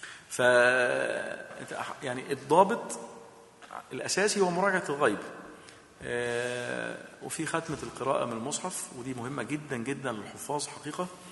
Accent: Abu Qir, Alexandria Governorate, Egypt; في شيخ عندنا أني في بلدتنا أبي قير يقول لك المراجعة عندي 5 في 6 ب30

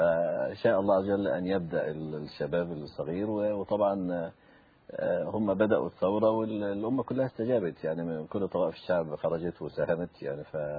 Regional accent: Egypt; مش بس عندنا في مصر

